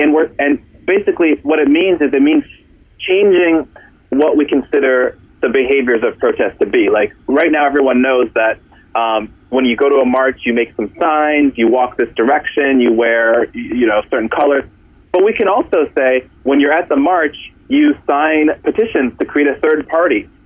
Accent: United States; as an American activist, you just got to tune into what's going on in Europe.

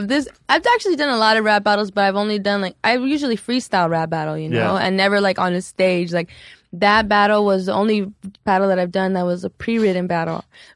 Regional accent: Highland Park, Michigan, United States; I was born and raised in Highland Park.

